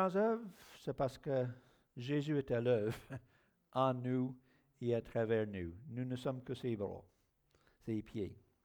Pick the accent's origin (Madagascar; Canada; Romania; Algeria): Canada; Ontario; French is a second language; moved away as an adult; now in Quebec City, Canada; Je viens d'Ontario.